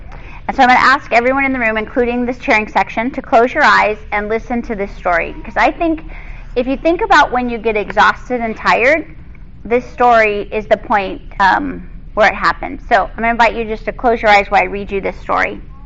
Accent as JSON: {"language": "English", "region": "California", "country": "United States", "tie": "born or raised there", "said": "I grew up in Southern California, so pastoring in Southern California was so easy."}